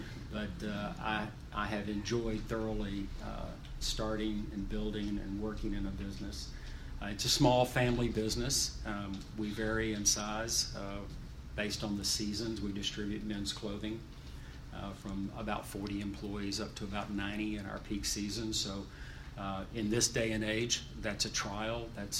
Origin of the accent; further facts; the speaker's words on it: Louisiana, United States; I grew up in Louisiana, Renee grew up in Oklahoma, we met at Fayetteville, we went through college together